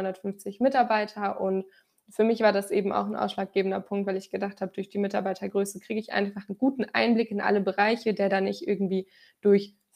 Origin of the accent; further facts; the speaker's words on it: Radevormwald, North Rhine-Westphalia, Germany; Also ich komme auch selber aus Radevormwald und das war ja einem einfach ein Begriff.